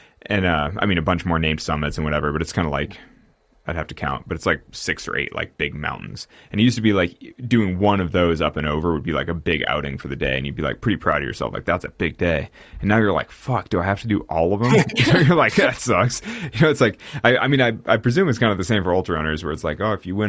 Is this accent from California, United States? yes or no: yes; Sacramento, California, United States; I ran the CIM in like 2009 because I'm from Sacramento.